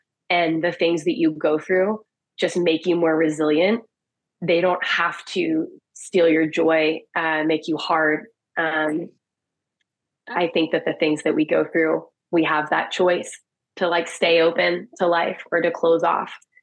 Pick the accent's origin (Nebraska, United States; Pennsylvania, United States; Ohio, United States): Pennsylvania, United States; now in Los Angeles, United States; the lyrics are partly inspired by this roller rink that I grew up going to in Pennsylvania called Skate Castle.